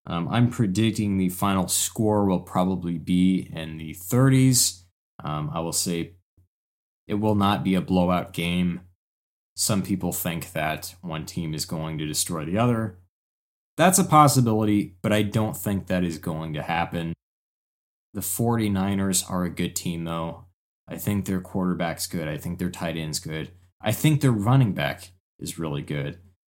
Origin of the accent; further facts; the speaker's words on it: Kansas City, United States; I live in Kansas City. I grew up in Kansas City. I was born in Kansas City, right?